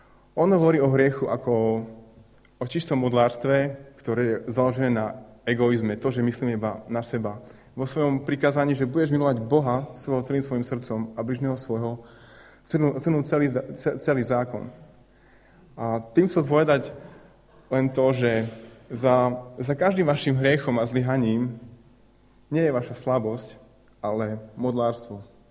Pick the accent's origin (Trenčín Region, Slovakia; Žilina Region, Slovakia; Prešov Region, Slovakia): Prešov Region, Slovakia; Prešov; je môj kamarát, ktorým som vyrastal v Prešove.